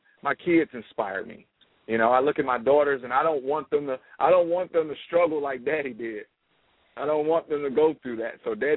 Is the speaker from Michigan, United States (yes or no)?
yes; Detroit, Michigan, United States; Because growing up in Detroit, all I knew was Detroit. I was sheltered.